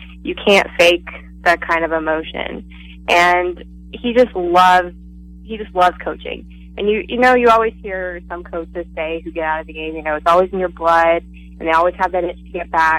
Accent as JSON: {"language": "English", "region": "the South", "country": "United States", "said": "No, actually, I'm from the South, so I enjoyed my time there."}